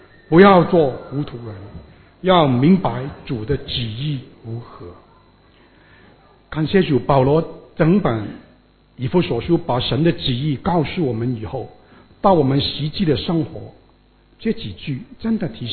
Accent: China; 我们中国人都很喜欢要爱惜光阴，从小就告诉小孩子不要浪费时间

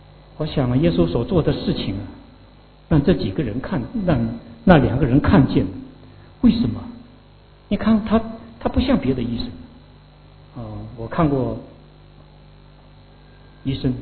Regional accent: South China, China; now in Sydney, Australia; 我的老家是在南方，那里非常的炎热和潮湿，我们家又是住在西南，太阳晒风又吹不过来

